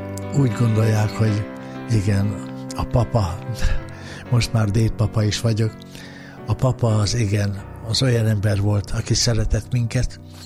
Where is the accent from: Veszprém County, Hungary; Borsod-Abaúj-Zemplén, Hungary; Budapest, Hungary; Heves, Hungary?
Budapest, Hungary; az én hazám, szűkebb hazám itt volt Angyalföldön, amelyen elindultam az élet útján, itt születtem, és itt éltek nagyszüleim is, édesanyám is, nagyszüleim is.